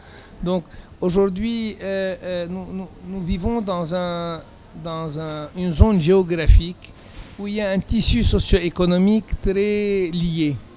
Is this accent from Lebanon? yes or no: yes; Lebanon; now in France; Je suis un Libanais qui a fait ses études à Lausanne, qui a fait l'École Polytechnique de Lausanne